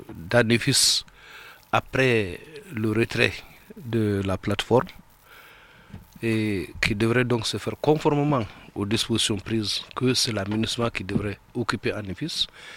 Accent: Mali; nous sommes tous des Maliens.

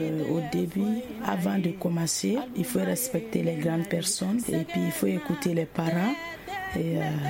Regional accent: Mali; now in France; Je suis née au Mali, grandie au Mali, mais actuellement, je réside en France.

